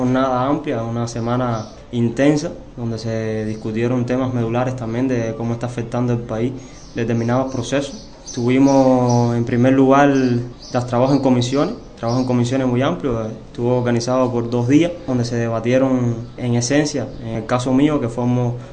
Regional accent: Cienfuegos, Cuba; lo veo como un reconocimiento que hace mi comunidad, que hace mi pueblo de Cienfuegos, que es al que me debo

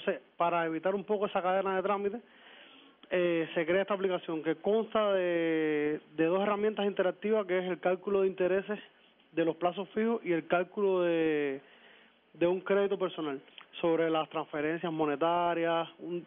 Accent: Bayamo, Granma, Cuba; Yo soy de acá de Granma, de Bayamo

